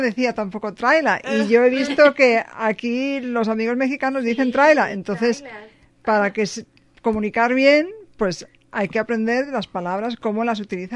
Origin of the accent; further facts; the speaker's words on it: Madrid, Community of Madrid, Spain; porque yo soy de Madrid y hay cosas que se dicen en Madrid que no se dicen en el español de Barcelona.